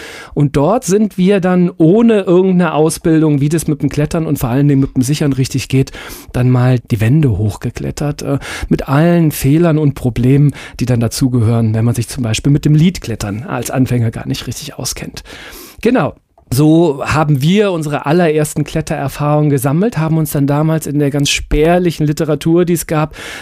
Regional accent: Rhineland, Germany; weil es gab es damals in den Jahren, zumindest bei uns im Rheinland, noch überhaupt gar nicht.

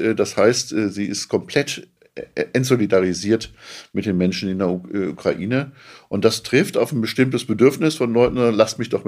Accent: Duisburg, North Rhine-Westphalia, Germany; Also ich bin in Duisburg aufgewachsen

